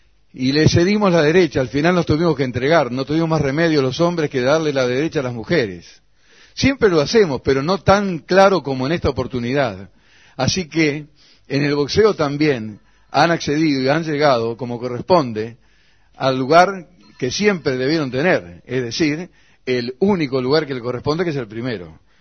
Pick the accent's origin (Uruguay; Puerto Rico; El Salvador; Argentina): Uruguay; como uruguayo